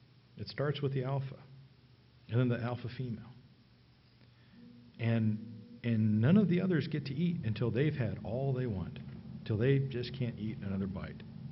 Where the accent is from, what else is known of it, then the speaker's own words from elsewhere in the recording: the South, United States; I grew up in the South, and Sundays were a big television, you know, day.